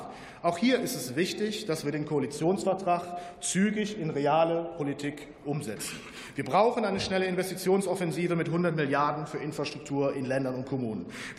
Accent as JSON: {"language": "German", "town": "Düren", "region": "North Rhine-Westphalia", "country": "Germany", "tie": "born or raised there", "said": "Meine Heimatstadt Düren im Rheinland"}